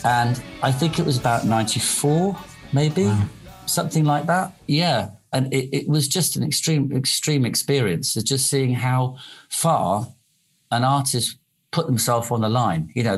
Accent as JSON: {"language": "English", "town": "Bridport", "region": "South West England", "country": "United Kingdom", "tie": "born or raised there", "said": "growing up in Bridport in Dorset."}